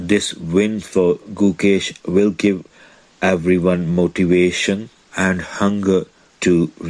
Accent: India; now in Yorkshire, United Kingdom; I am originally from India, but have been living in Yorkshire for the last 20 years.

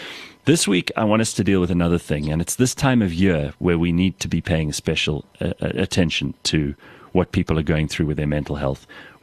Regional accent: South Africa; those things about being South African that make us good, bad, and ugly, and coming to terms with those things

